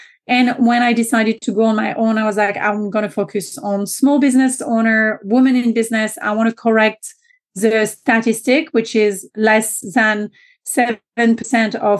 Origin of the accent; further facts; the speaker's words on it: France; accent: French; English is a second language; moved away as an adult; now in Australia; I am French, so you may already have noticed my accent by then. I moved to Australia about 10 years ago